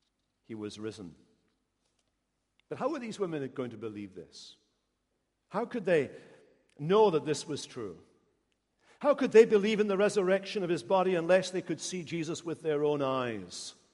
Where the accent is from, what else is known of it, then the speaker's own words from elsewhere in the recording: Scotland, United Kingdom; And I come from Scotland, and I come from a part of Scotland called Lanarkshire.